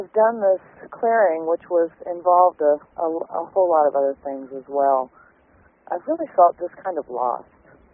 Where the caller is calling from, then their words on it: Santa Cruz, California, United States; I'm from Santa Cruz.